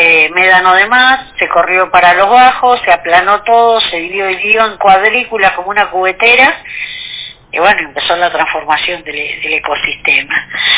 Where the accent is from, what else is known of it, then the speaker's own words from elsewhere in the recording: Hurlingham, Buenos Aires Province, Argentina; Yo vivía en Hurlingham. Nací en Capital, pero bueno, viví en Hurlingham toda mi juventud, mi adolescencia, me formé ahí